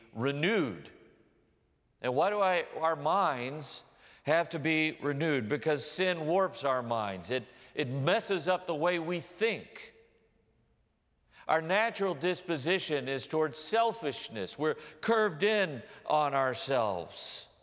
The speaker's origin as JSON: {"language": "English", "region": "Texas", "country": "United States", "tie": "born or raised there", "said": "where I grew up in Texas, the soil is clay."}